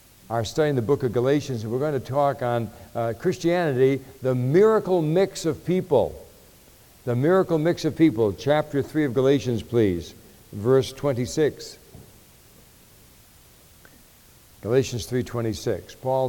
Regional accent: Aberdeen, Scotland, United Kingdom; Spiritually, I'm Jewish, and nationally, I'm Scottish. And from Aberdeen, if you ever get to that fair city, you'll love it.

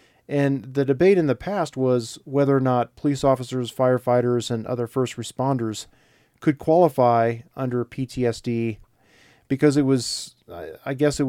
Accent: Indiana, United States; also born or lived in Colorado; I grew up in Indiana, so I went to Indiana University, of course, like any good Hoosier would do, and got my undergraduate degree from there and stayed there for about 4 years afterwards. Came out to Colorado to go to the law school here at CU

